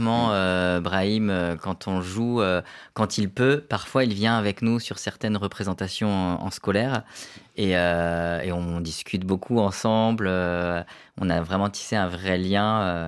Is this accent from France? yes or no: yes; France; moi, je suis d'origine algérienne et je suis né en France. Et j'ai grandi en milieu rural, pas dans la cité, mais en milieu rural. Et je suis issu d'une famille nombreuse comme Brahim. Donc, on est 8 enfants.